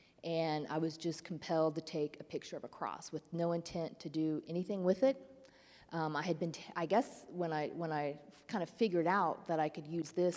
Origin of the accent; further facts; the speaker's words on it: Springfield, Missouri, United States; now in Kansas City, United States; I grew up in Springfield, Missouri. I've lived in Kansas City about 18 years, and grew up with great parents and going to church.